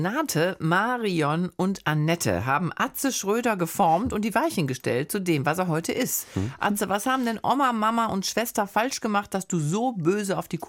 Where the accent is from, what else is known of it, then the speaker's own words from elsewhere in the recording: Wuppertal, North Rhine-Westphalia, Germany; Ich kenne mich aus, ich komme aus Wuppertal.